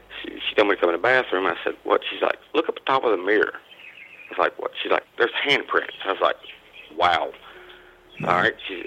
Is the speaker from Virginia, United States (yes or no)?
yes; Virginia, United States; we live in North Carolina. We're originally from Virginia. That's where I met my wife.